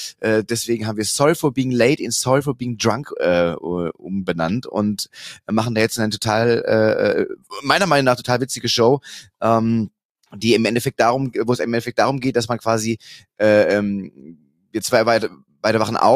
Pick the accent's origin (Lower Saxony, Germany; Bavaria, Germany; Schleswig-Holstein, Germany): Lower Saxony, Germany; Großburgwedel; born there; Ich bin geboren in Großburgwedel.